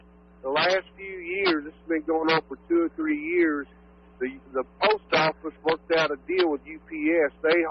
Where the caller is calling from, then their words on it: Cuba, Missouri, United States; Hey, Dave … calling from Cuba, Missouri.